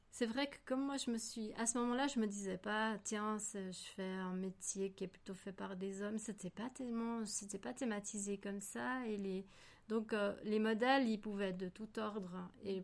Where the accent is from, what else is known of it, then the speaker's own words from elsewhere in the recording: Switzerland; en tant que pure Suisse, pour travailler sur un projet pur belge, ça n'allait pas.